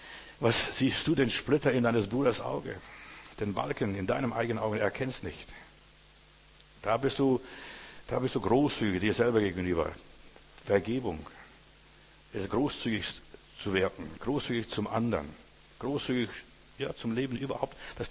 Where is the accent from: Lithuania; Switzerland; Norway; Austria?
Lithuania; Klaipėda, Klaipėda County; Ich bin mal in Memel, bin nach Hause gefahren, wo ich als Junge am Haff gespielt habe.